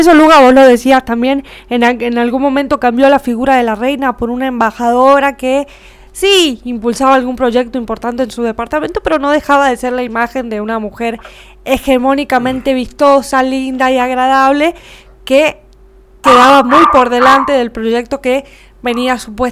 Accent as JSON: {"language": "Spanish", "region": "San Juan", "country": "Argentina", "said": "nunca tiene mucho que ver con lo que somos las sanjuaninas, ni siquiera físicamente"}